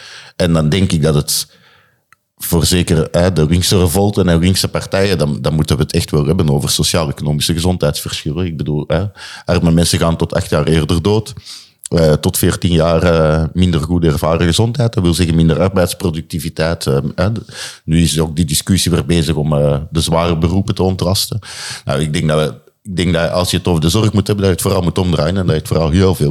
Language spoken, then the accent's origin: Dutch; Belgium; now in Netherlands; Kijk, ik kom uit België natuurlijk.